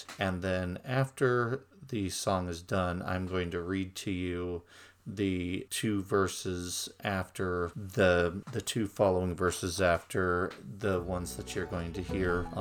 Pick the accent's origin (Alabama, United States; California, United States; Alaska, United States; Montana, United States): California, United States; because I'm from California and there is a state song of California as well